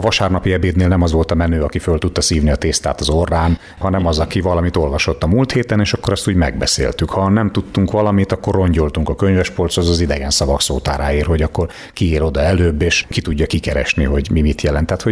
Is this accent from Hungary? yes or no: yes; Győr, Győr-Moson-Sopron, Hungary; Győri vagyok.